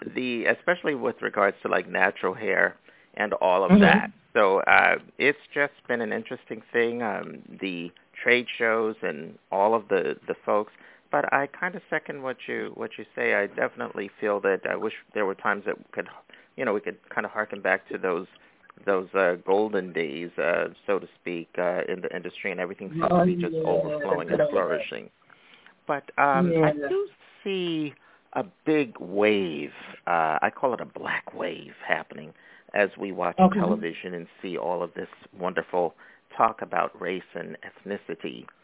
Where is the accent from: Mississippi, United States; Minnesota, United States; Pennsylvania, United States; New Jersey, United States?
Pennsylvania, United States; Philadelphia; now in Brooklyn, United States; everybody knows I'm based out of Brooklyn, New York, even though I'm from Philly. So shout out to all my Philly family members and all that.